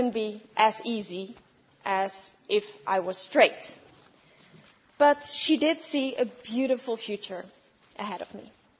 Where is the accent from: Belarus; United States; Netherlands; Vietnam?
Netherlands; I was 11 years old when equal marriage became reality in my home country, the Netherlands.